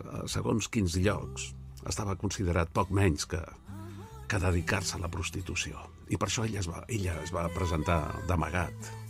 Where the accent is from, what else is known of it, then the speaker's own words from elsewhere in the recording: Barcelona, Catalonia, Spain; now in Alicante, Spain; soy del barrio de Gracia, en Barcelona, pero ahora vivo con mi mujer desde hace algunos años, ya nos jubilamos, en un pequeño pueblecito de la Costa Blanca, en Alicante. Xirles, ya que mi mujer es de aquí, es alicantina.